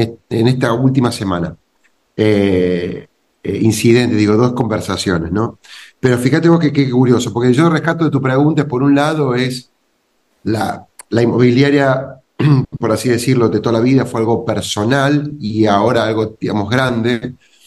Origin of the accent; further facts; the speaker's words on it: Córdoba, Argentina; born there; Yo soy cordobés de origen, digamos, nací en Córdoba